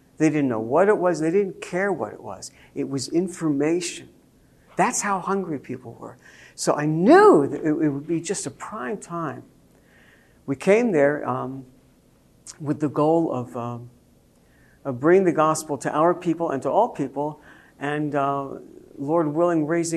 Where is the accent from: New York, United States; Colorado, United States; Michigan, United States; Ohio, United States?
New York, United States; New York City; I mentioned … I grew up in New York City.